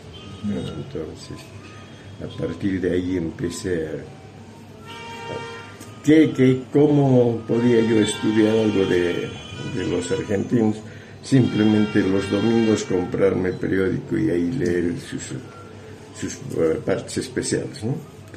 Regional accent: Bolivia; Los bolivianos muy poco nos queremos como bolivianos.

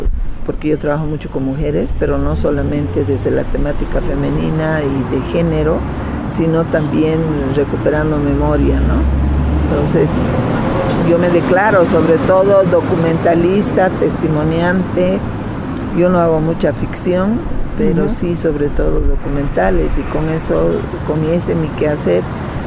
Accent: La Paz, Bolivia; Yo de La Paz, sí.

